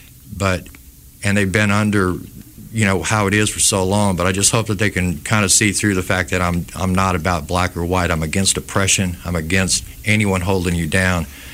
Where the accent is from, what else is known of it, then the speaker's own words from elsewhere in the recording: Montana, United States; multi-grade education, which is what I grew up with in Montana, single rooms where you can grow and be creative